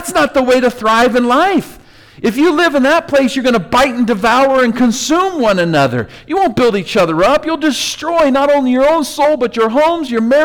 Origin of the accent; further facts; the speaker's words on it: United States; As an American, I'm grateful for the increased equality, justice, and economic opportunities.